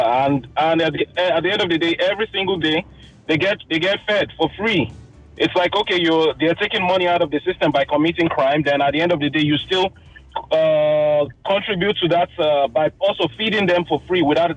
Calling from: Ontario, Canada; I'm calling from Ontario, Canada.

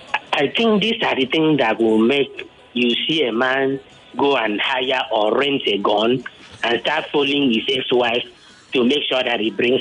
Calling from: Ikoyi, Lagos, Nigeria; I'm calling from Ikoyi here.

